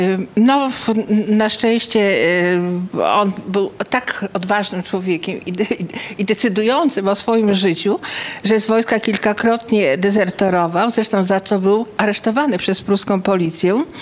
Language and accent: Polish; Greater Poland Voivodeship, Poland; ja też sama jestem Wielkopolanką.